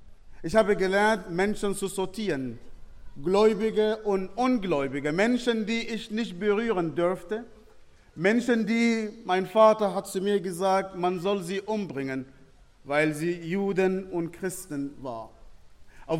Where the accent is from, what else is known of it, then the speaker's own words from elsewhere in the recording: Sudan; Ich bin nicht von hier, ich komme ursprünglich aus dem Sudan, das war das größte Land Afrikas mit vielen Problemen und vielen Spannungen. Ich bin in einer muslimischen Familie geboren